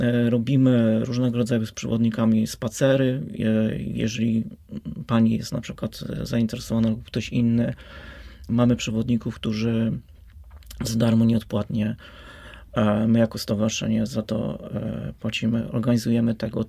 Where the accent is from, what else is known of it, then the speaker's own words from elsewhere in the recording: Łódź, Łódź Voivodeship, Poland; Ja pamiętam, że też jestem bałuciarzem, wychowałem się w środowisku związanych z łódzkimi klubami sportowymi.